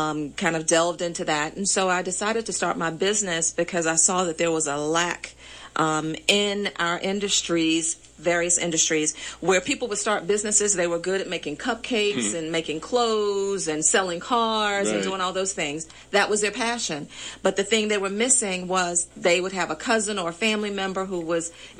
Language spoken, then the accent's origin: English; Raleigh, North Carolina, United States; Back in Raleigh, Durham, North Carolina, my hometown.